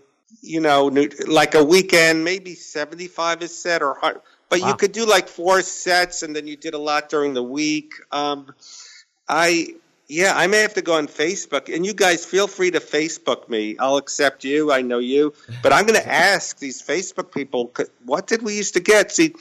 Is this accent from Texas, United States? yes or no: no; Brooklyn, New York, United States; Yeah, well, I'm from Brooklyn, New York, so I used to take the train until it took 2 years.